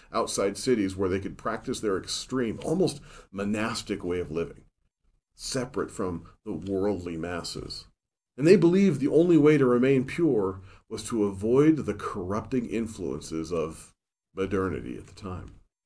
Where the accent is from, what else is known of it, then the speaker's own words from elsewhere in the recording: Seattle, Washington, United States; born there; because I was born in Seattle, Washington